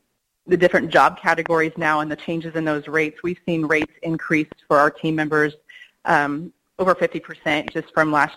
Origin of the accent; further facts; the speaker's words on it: Kansas, United States; I'm from Northwest Kansas. My husband, Ryan, and I have a grain farm there, but our major focus is our custom harvest.